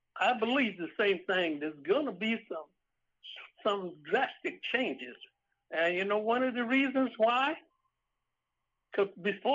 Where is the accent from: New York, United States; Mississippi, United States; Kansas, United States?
Mississippi, United States; I'm from Mississippi.